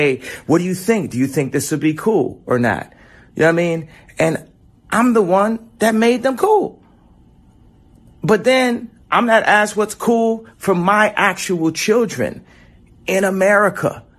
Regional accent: United States; I'm a dad. I have an opinion. I'm an American. I'm a Christian. I'm an entrepreneur, and I'm not controlled.

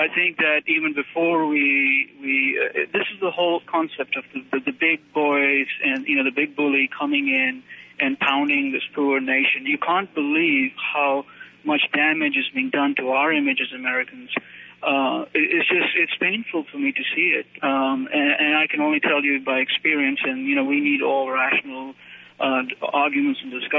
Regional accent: Karachi, Sindh, Pakistan; I grew up in Karachi during the invasion of Soviet Union over 10 years.

